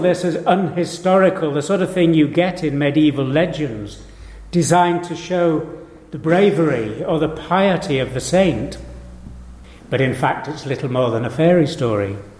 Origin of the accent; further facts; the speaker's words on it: Ireland; born there; I was born in Ireland. And I shall shortly be moving back to Scotland.